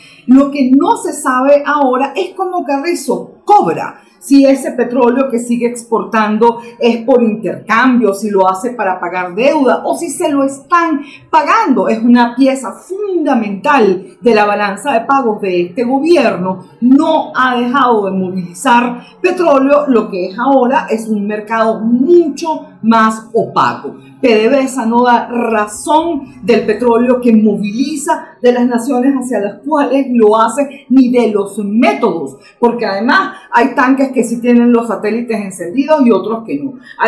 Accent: Venezuela; donde nosotros además también somos conejillos de India, o venezolanos son conejillos de India

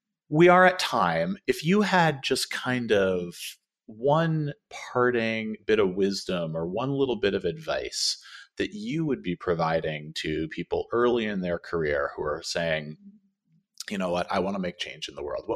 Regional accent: United States; now in abroad; as an American, even one who is now living abroad, this hits close to home.

